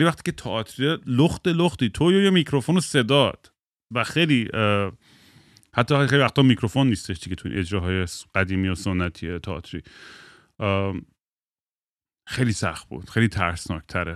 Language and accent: Persian; United States; Persian is a second language; بعد گفتم فارسی بلد نیستم من خب بچه آمریکا